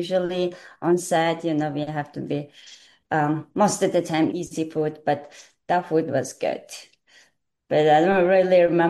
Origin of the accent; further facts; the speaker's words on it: Mongolia; I was a little young kid and I grew up in Mongolia.